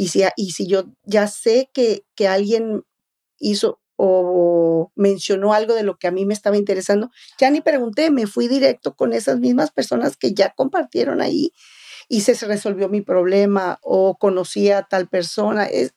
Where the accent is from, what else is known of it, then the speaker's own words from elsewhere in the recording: Mexico; Pues de mexicanas es porque en nuestro país, ¿verdad?, tenemos nuestra manera de hablar, nuestra comida, buscamos ciertos ingredientes que solo nosotros, criamos a nuestros hijos de una manera.